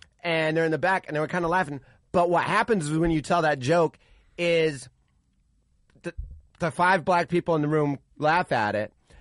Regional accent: Chicago, Illinois, United States; I grew up in the Chicago area just like you. I grew up in an area where they call it the region

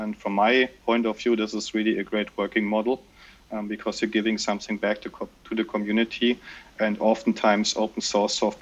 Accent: Berlin, Germany; English is a second language; So I was born in Berlin and I've also been working in Berlin more or less my whole life. I'm located pretty much in the center of Berlin, working for Fraunhofer Focus.

